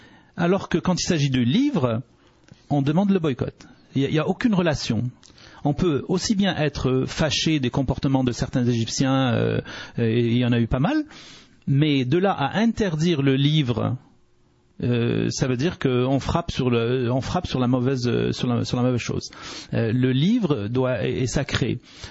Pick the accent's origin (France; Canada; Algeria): Algeria; Nous sommes des Algériens et des vrais Algériens.